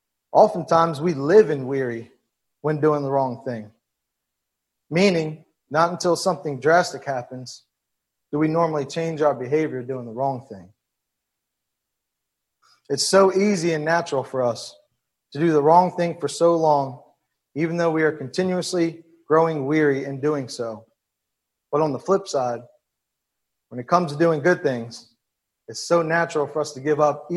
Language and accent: English; Baltimore, Maryland, United States; I'm from Baltimore. I can't even grow a garden.